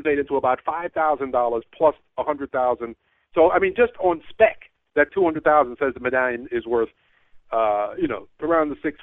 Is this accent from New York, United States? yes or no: yes; New York, United States; as a New Yorker